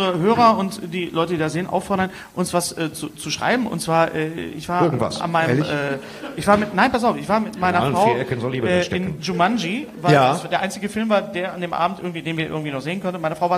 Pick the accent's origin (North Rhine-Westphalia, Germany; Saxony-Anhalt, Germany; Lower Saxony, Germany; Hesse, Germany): North Rhine-Westphalia, Germany; Ich komme ja aus der Gegend. Und es gibt in Bochum